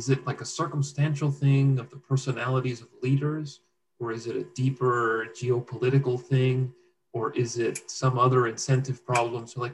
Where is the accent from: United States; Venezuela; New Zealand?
Venezuela; English is a second language; Venezuela.